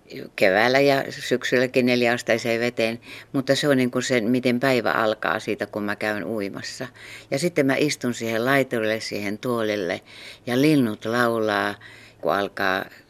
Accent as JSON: {"language": "Finnish", "region": "Ostrobothnia", "country": "Finland", "said": "mä oon pohjalainen, niin mä puhuin kyllä aika suoraan sitten"}